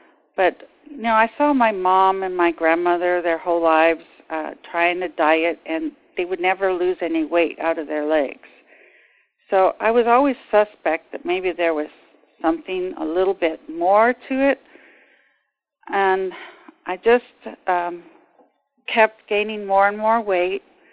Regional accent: Sacramento, California, United States; I'm a native Sacramentan. I was born in Sacramento, California.

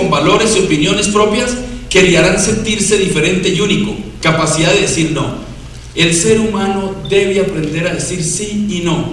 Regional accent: Colombia; now in Mexico; yo soy colombiano y no tengo familia en México.

